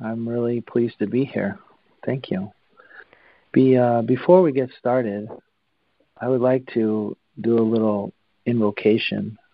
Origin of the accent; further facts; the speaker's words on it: Seattle, Washington, United States; And I was born on the West Coast. I grew up in Seattle, and I am a West Coast boy.